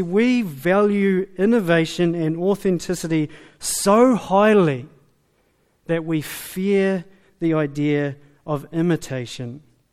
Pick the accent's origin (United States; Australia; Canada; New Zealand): New Zealand; Our tall poppy syndrome, maybe because we're Kiwi strikes, but we say, wow, how could a person say something like this?